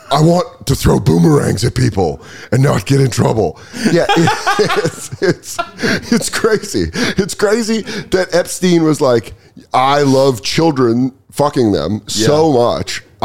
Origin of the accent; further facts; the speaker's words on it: Colorado, United States; I'm fascinated by this because I grew up in Colorado.